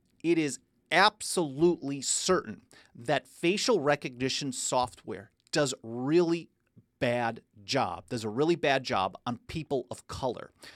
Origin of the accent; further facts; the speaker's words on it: Milwaukee, Wisconsin, United States; especially where I grew up in Milwaukee, which was incredibly segregated